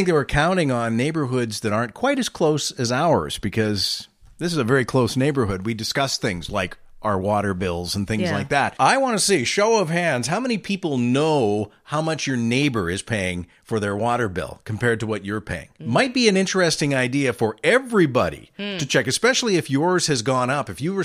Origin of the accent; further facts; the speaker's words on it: Scotland, United Kingdom; Well, as a Scotsman, I am sick and tired of the angry, thrifty Scotsman who's there trying to pinch a penny.